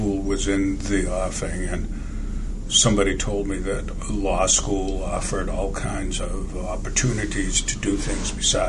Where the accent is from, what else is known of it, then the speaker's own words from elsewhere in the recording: Lewiston, Maine, United States; also born or lived in Auburn; I grew up in Lewiston and Auburn, Maine. Those are two cities across from each other, across a river from each other. They were, at the time, mill towns.